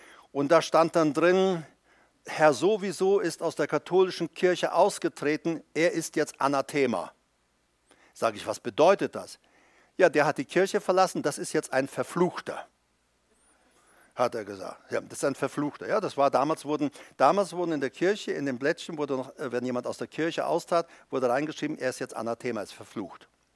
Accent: Paraguay; ich komme aus Paraguay

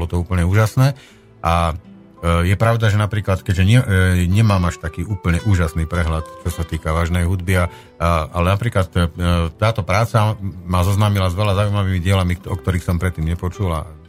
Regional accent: Martin, Žilina Region, Slovakia; keďže vieš, že som vyrastal v Martine, vlastne až do zaškolosti som tam žil

